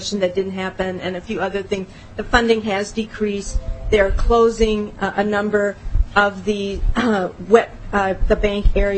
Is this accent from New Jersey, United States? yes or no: no; Minnesota, United States; I grew up in Stevens County, Minnesota, so I grew up on a township and on a farm, so I'm very happy to be back in this area.